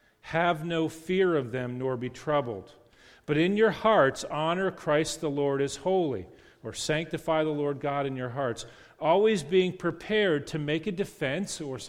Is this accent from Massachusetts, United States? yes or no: no; Connecticut, United States; I'm from Connecticut and pastored there for a while where it's a very secular environment.